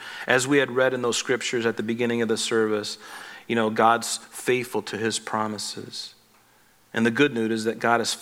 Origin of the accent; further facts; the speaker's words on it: United States; because I'm an American.